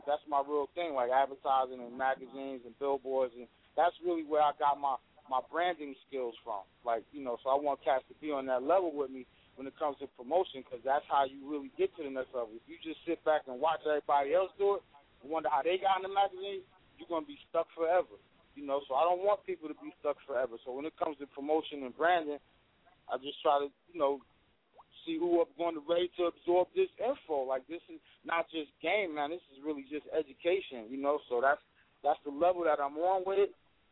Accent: New Jersey, United States; You know, I'm from Jersey all day. So shout out to all my Irvington fam, my Newark fam, my East Orange fam.

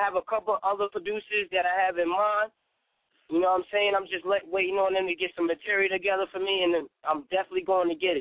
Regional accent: Huntington, New York, United States; Where I'm from? I'm actually from Huntington, that we call it Moneyton, but it's Huntington.

